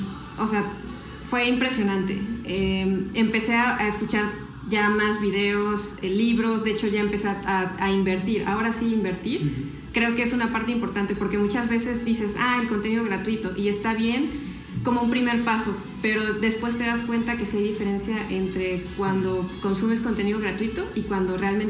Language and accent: Spanish; Mexico; De México.